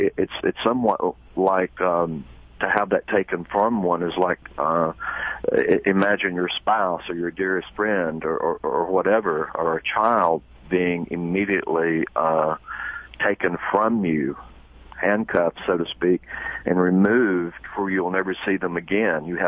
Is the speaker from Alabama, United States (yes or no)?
yes; Fort Payne, Alabama, United States; from Oklahoma back to where I was born and raised in Fort Payne, Alabama, which is one of the stockades